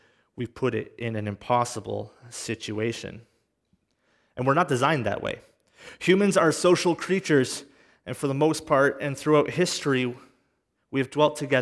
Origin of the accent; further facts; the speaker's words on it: Trenton, Ontario, Canada; also born or lived in Belleville; I wasn't born in Ottawa. I was born in Belleville, grew up in Trenton.